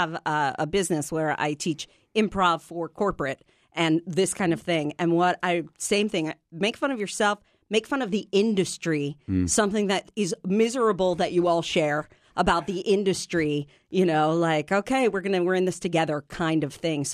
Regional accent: New York City, New York, United States; now in Maine, United States; When I moved to Maine, and this is real, I moved here from New York City.

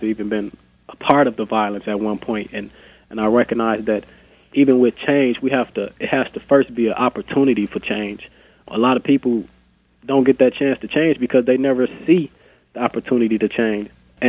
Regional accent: Flint, Michigan, United States; because growing up in Flint, basically all you see is violence, drugs, guns.

